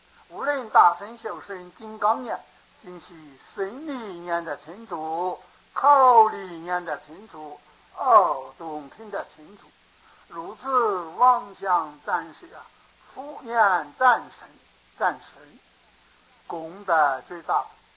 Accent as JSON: {"language": "Chinese", "country": "China", "said": "我是大陆人，我一想我的家在什么地方，我马上就找到嘛。"}